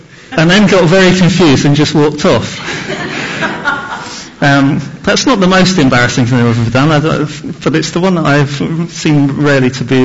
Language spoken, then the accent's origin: English; United Kingdom; we as a nation, as British people anyway, I can't speak for the Bulgarians, but so as British people, we're very reserved on the whole.